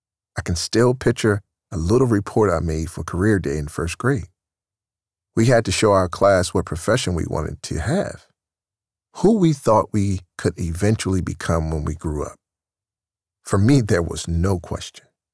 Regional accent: Baltimore, Maryland, United States; I grew up in Baltimore's Park Heights, son of a working middle-class family.

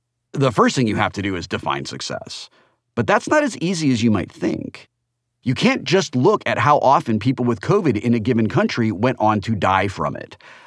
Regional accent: Seattle, Washington, United States; in my hometown of Seattle

